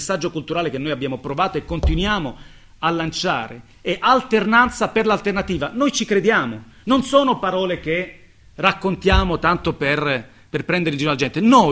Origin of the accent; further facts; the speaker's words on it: Sicily, Italy; molto caro a me perché nella mia terra ha svolto un ruolo fondamentale nella... in qualche modo ha inciso, anche se la Sicilia è un luogo molto difficile